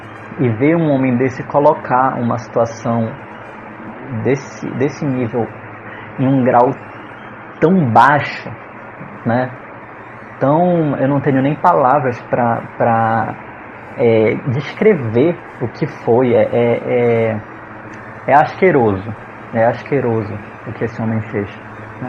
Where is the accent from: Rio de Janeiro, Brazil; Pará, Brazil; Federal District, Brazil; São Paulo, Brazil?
Pará, Brazil; Belém; eu sou de Belém do Pará, a gente tem um ritmo aqui, né, que é o carimbó